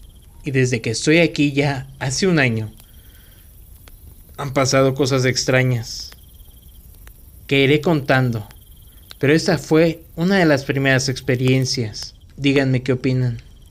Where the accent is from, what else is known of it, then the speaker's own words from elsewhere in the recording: Venezuela; now in Ibagué, Colombia; Yo soy venezolano, sin embargo, emigré por la situación de mi país y ahora vivo en Colombia en el departamento de Tolima, Ibagué.